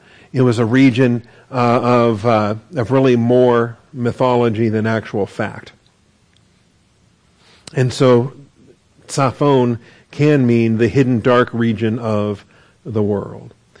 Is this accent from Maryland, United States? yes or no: no; Washington, United States; There's idioms and things where I grew up on the West Coast in Washington State that just you never hear those expressions here in Texas.